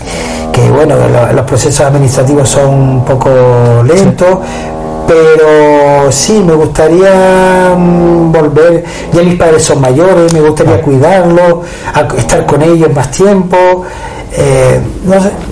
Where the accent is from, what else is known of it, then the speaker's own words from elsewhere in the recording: Telde, Canary Islands, Spain; now in Fuerteventura, Spain; Es verdad que yo soy de Gran Canaria, de Telde, tengo mi espacio allí. Yo siempre diré que soy de Telde